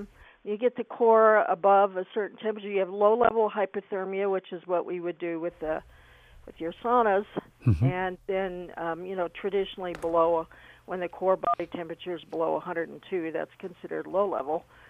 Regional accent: United States; I'm an American, so, you know, they're not as forthgiving in Tijuana as we have to be here in the United States

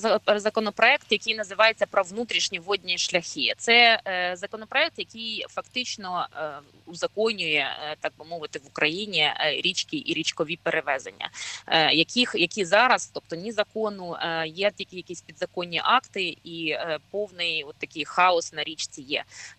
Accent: Kyiv, Ukraine; Я от пам'ятаю, батьки мене в дитинстві в Канів з Києва возили на ракеті.

